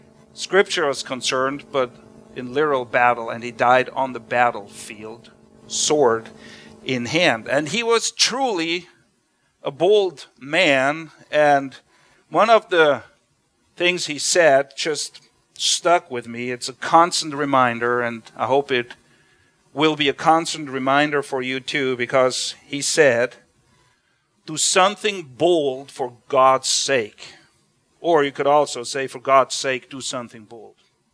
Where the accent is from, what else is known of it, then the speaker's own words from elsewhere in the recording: Switzerland; I'm not only ministering in Switzerland, but I was born and raised in Switzerland.